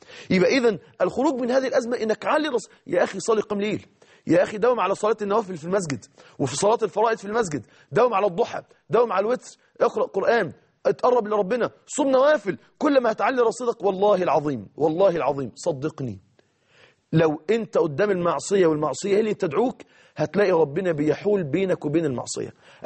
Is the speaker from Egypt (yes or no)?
yes; Mansoura, Dakahlia, Egypt